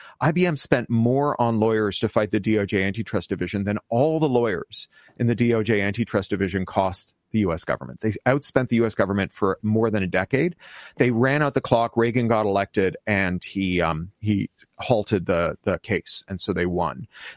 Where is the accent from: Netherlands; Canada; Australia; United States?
Canada; like all the best Americans, I'm Canadian